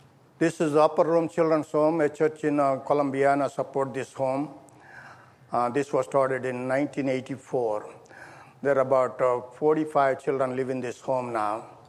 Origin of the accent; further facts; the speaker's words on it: India; I was born and raised in India. My grandparents were Hindus.